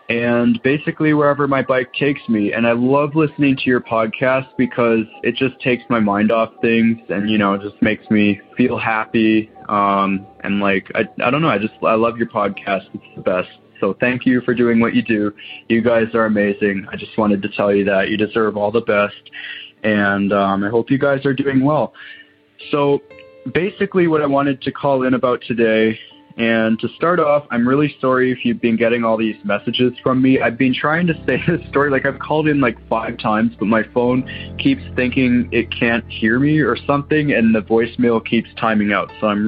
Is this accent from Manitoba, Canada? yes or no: no; Waterloo, Ontario, Canada; I'm from Waterloo, Ontario, Canada.